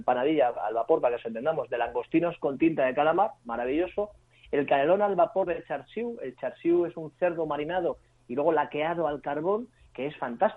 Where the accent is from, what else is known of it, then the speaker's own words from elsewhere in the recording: Iran; yo es que soy de Irán